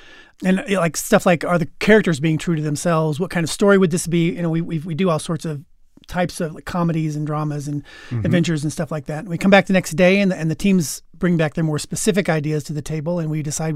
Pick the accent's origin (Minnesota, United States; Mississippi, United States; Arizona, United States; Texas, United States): Mississippi, United States; Ridgeland; born there; I was born in Ridgeland, Mississippi.